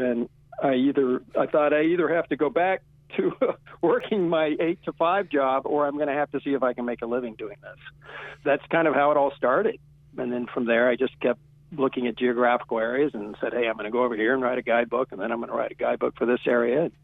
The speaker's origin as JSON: {"language": "English", "region": "Florida", "country": "United States", "tie": "born or raised there", "also_born_or_lived": "Reno", "lives_now": "Idaho, United States", "said": "No, actually, I've been in Idaho since about 2000, so maybe 20 years, but I grew up in Florida, of all places, and I think I went to college in Reno"}